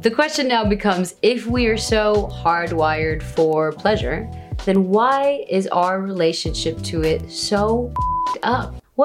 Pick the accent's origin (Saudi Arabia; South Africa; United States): Saudi Arabia; for me, growing up in Saudi Arabia, what that looked like was a very muted existence.